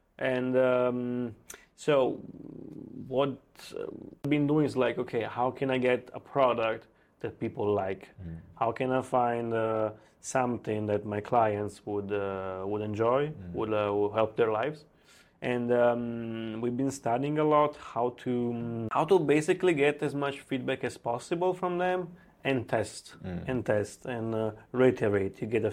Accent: Italy; moved away as an adult; also born or lived in China; now in Indonesia; I'm from Italy. At the moment, we both live in Bali.

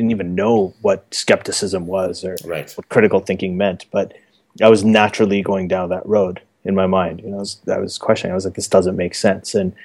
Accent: Saudi Arabia; this is kind of what I talked to people about when I was growing up in Saudi Arabia, because over there I couldn't really tell them there's no God.

